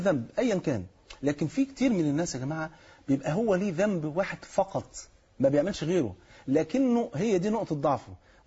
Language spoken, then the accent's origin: Arabic; Egypt; الاستغفار عامل زي اللي بيسموه عندنا في مصر البشاورة